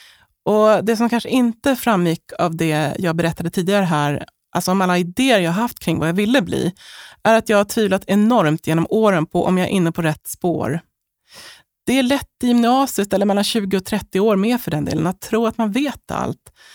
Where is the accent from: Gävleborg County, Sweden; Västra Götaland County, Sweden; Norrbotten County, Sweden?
Gävleborg County, Sweden; Delsbo; also born or lived in Stockholm; Vid den här tidpunkten hade vi flyttat från Stockholm, där jag är född, till Hälsingland i en liten ort som heter Delsbo.